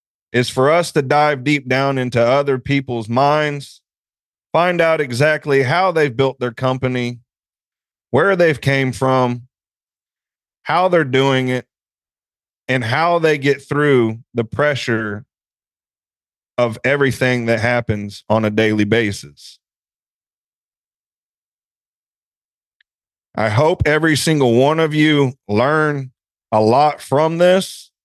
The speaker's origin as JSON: {"language": "English", "region": "Georgia", "country": "United States", "tie": "born or raised there", "said": "I'm 37 years old. I was born and raised here in Georgia. I own a farm in South Fulton on 20 acres."}